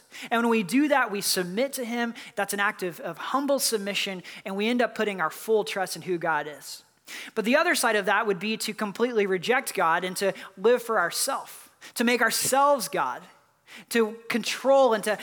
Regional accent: North Carolina, United States; moved away as an adult; I grew up in North Carolina, a very conservative family, and I decided to go about 1,000 miles away to college.

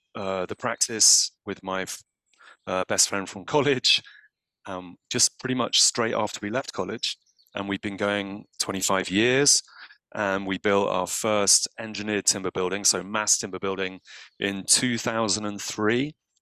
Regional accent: Milton Keynes, South East England, United Kingdom; Well, I was brought up in Milton Keynes.

